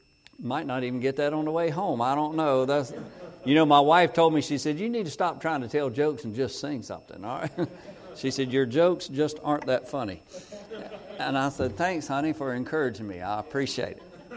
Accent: Carthage, North Carolina, United States; I'm from Carthage, North Carolina, and it's right next to Pinehurst, North Carolina, where they have the U.S. Golf Open tournaments and things like that. It's about an hour south of Raleigh.

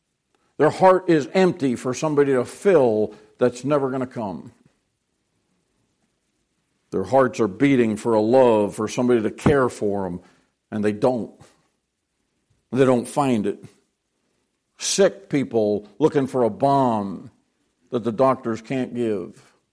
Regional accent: New England, United States; I was from up north. I was from New England.

